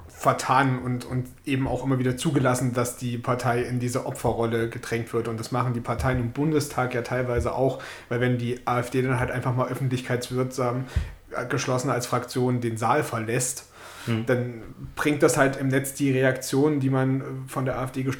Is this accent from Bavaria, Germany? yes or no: no; Saxony, Germany; wenn ich so auf meine Heimat schaue, so mitten in Sachsen gelegen